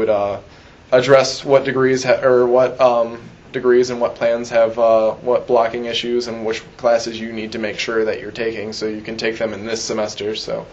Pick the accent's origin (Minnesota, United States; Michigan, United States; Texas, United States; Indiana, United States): Michigan, United States; Yale; I'm from Yale.